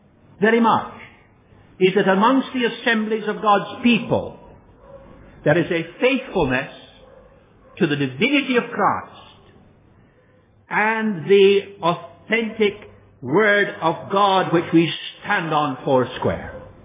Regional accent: Australia; I'm an Australian with a passport to prove it.

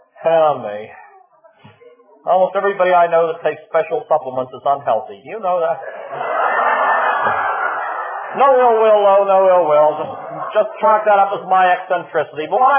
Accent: Pittsburgh, Pennsylvania, United States; because I'm also from Pittsburgh.

